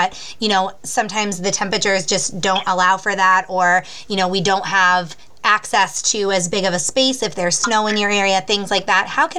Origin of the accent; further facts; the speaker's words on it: Maine, United States; We actually, I was born and raised in Maine, so we're used to the harsh winters